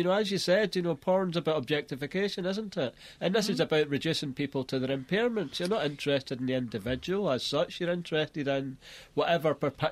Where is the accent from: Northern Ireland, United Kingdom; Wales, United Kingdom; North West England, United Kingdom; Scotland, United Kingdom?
Scotland, United Kingdom; Glasgow; accent: Glaswegian; now in London, United Kingdom; I think I've given more comments about my accent than anything else. I had to come to London